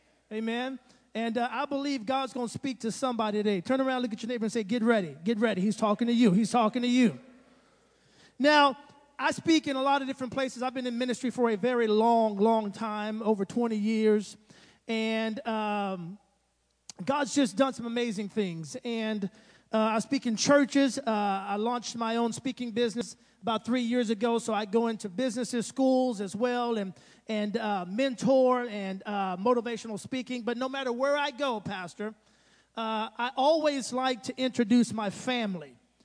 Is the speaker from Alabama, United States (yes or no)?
no; San Antonio, Texas, United States; moved away as an adult; now in Nashville, United States; That's my home now, Nashville, but I'm originally from Texas. I'm a Texan. Yeah, San Antonio, Texas. I was born and raised there. Moved to Nashville back in 05.